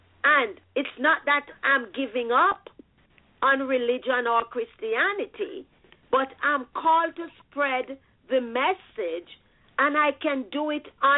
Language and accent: English; Jamaica; I grew up poor in Jamaica.